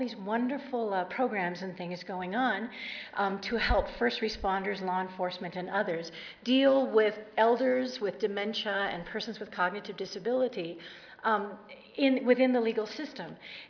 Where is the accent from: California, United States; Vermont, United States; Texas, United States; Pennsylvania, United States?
California, United States; I'm from California, southern end, and I'm loving the cool weather.